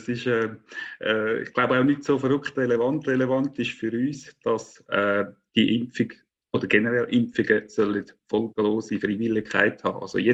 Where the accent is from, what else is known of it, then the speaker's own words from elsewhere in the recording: Central Switzerland, Switzerland; ich stamme aus den Urkantonen